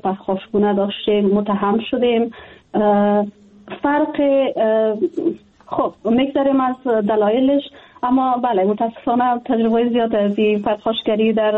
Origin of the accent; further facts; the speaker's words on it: Afghanistan; moved away; جدا از اینکه وطنم است، خانواده مجا است، دوستایم هستن، ما در افغانستان بزرگ شدیم، تحصیل کردیم، کار کردیم،